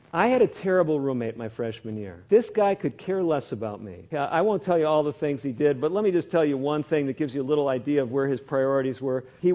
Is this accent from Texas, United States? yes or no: no; Chicago, Illinois, United States; I had never, to my knowledge, heard of Seventh-day Adventists growing up in Chicago.